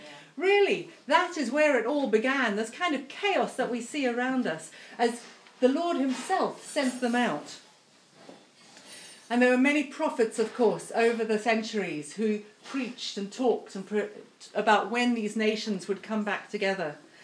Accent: South Africa; I grew up in South Africa, as Betsy said, and I was running around the veld

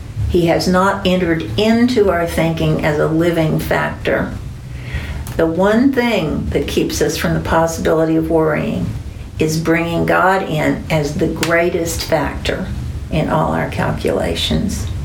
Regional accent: the South, United States; where I grew up in the South

